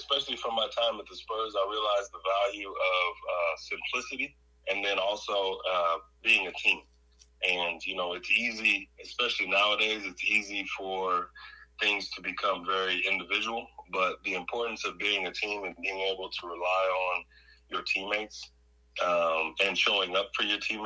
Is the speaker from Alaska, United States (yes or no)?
yes; Fairbanks, Alaska, United States; growing up in Fairbanks and being a ball boy, you know, when I was 10 years old